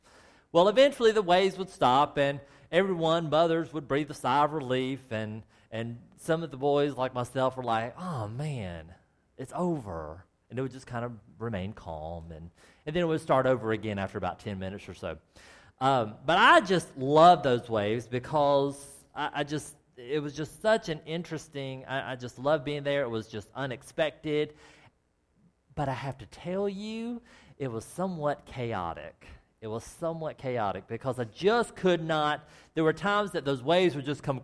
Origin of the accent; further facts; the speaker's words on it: the South, United States; I want to tell you that when I was a little kid, as you know, I grew up in the South.